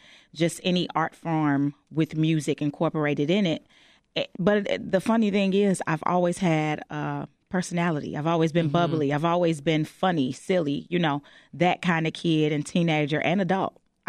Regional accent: Chicago, Illinois, United States; I'm born and raised on the West Side of Chicago. I am the eldest girl of six. Two-parent household. I sang in my church choir right on the West Side.

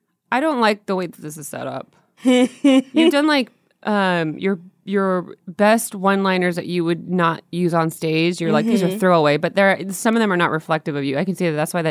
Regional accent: Modesto, California, United States; Northern California, Modesto, California.

